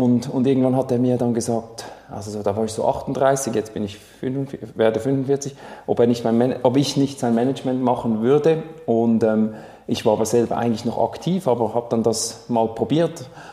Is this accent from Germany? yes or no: no; Switzerland; Als Schweizer Athlet